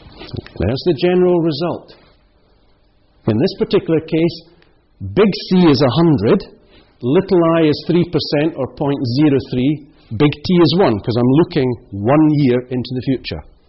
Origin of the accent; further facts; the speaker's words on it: Scotland, United Kingdom; Well, I'm Scottish, so the only thing you can do is save.